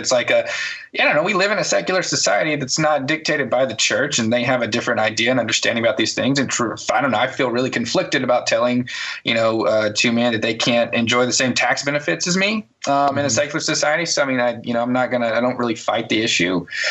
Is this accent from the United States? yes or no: yes; Alabama, United States; Well, I was raised, you know, I'm from Alabama. I still live in Alabama. I love Alabama